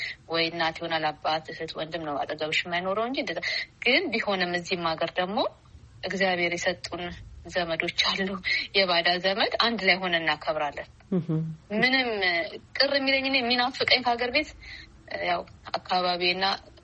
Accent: Dire Dawa, Ethiopia; ያደግኩት ድሬዳዋ ነው። ድሬዳዋ ከተማ ለገሀር የሚባል ሰፈር ውስጥ ነው ያደግኩትኝ። ትውልድበት አካባቢ የተለያየ ብሔር ያሉበት ነው። ሶማሌም አለ፣ ኦሮሞም አለ፣ ብዙ አደሬዎች

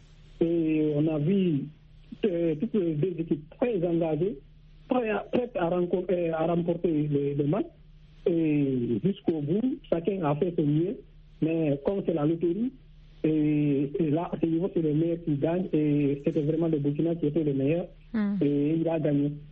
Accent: Guinea; de la Guinée-Conakry, qui est mon pays natal.

